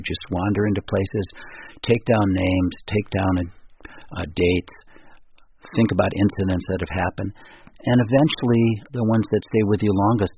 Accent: United States; I am an American.

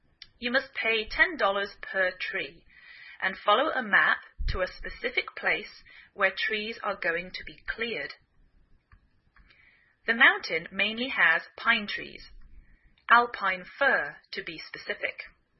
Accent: England, United Kingdom; now in United States

